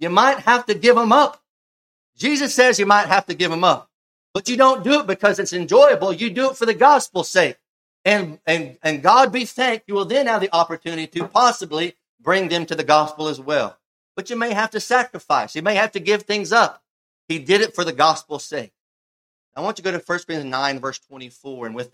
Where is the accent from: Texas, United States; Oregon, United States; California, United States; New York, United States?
Texas, United States; So I'm not going to hear to argue where I grew up relative to the directions of Texas. Okay, but I grew up in the Bible Belt.